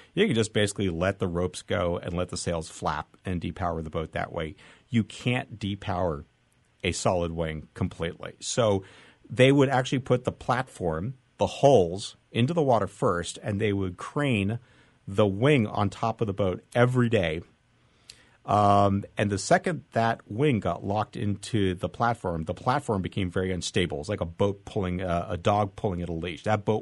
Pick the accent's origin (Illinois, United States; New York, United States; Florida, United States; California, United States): California, United States; as a longtime sailor, I grew up on San Francisco Bay.